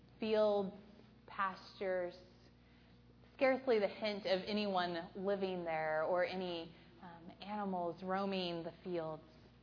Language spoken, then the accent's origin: English; Oklahoma, United States; I grew up in Oklahoma, in the prairie lands